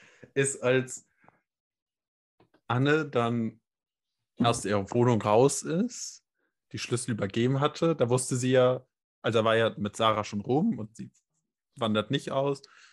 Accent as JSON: {"language": "German", "country": "Germany", "said": "Ich finde immer, als Deutscher Niederländisch zu hören, da versteht man schon sehr viel."}